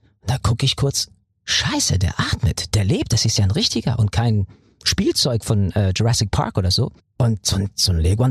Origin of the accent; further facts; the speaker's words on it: Ireland; Ich bin halt ein Ire, I'm an old white man.